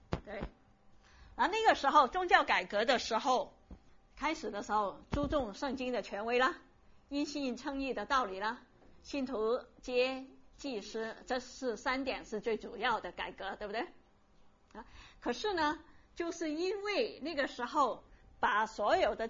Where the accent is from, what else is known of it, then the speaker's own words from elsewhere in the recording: Macau; 我虽然是澳门的，可是我不懂我在澳门长大的，可是我不懂。